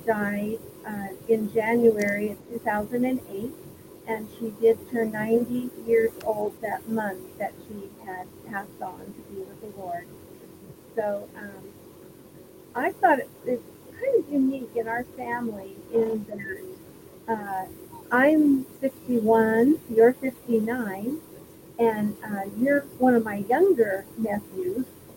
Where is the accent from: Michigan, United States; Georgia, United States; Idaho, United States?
Idaho, United States; Juliaetta; Julietta, now that I've lived in cities, when I look back at my hometown, a population of 368 when I was there, seems like it was just all one big neighborhood.